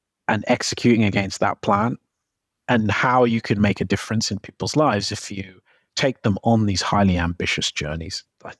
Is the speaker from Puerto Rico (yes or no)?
no; Birmingham, West Midlands, United Kingdom; So I'm from Birmingham. My parents are immigrants from Jamaica. I went to school in Birmingham and then I went to university in Manchester where I studied law.